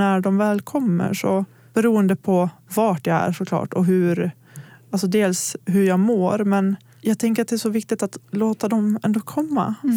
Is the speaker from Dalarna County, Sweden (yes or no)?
yes; Gagnef, Dalarna County, Sweden; Alltså om jag har varit hemma i Gagnef eller i Borlänge och så här